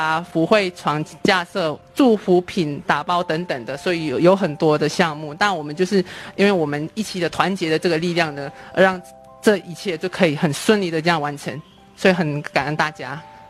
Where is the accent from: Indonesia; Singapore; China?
Indonesia; Chinese is a second language; 我是来自印尼的外籍生。那在印尼的家乡呢是很少地震的，就是我家乡部分那边是很少地震的。那我已经4年多已经没有回过家了